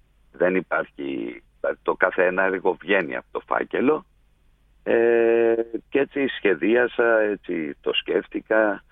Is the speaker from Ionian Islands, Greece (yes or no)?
no; Andros, South Aegean, Greece; το νησί μου, γιατί είμαι από την Άνδρο